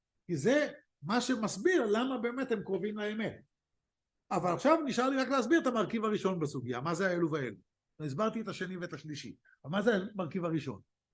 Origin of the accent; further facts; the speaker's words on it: Bnei Brak, Tel Aviv District, Israel; אנחנו באים מבני ברק, עיר ואם בישראל